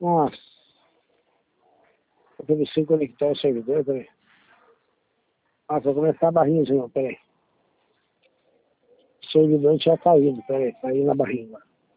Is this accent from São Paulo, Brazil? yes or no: yes; Jacareí, São Paulo, Brazil; Então eu sou de Jacareí.